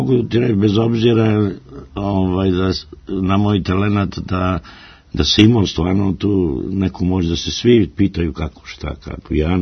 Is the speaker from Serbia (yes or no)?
yes; Kuršumlija, Southern and Eastern Serbia, Serbia; born there; Onda ja sam isto tamo sa graničio sam se u starom tom, u toj kući gde sam rođen u Kuršumli